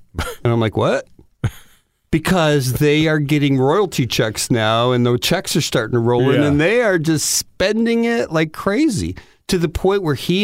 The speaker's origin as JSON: {"language": "English", "town": "Detroit", "region": "Michigan", "country": "United States", "said": "And I'm from Detroit. I don't know shit about hurricanes."}